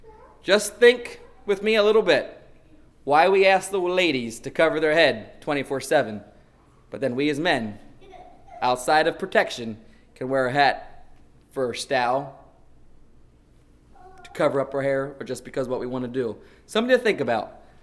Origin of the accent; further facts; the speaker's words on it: Georgia, United States; So I grew up in Georgia, in case some of y'all did not know that.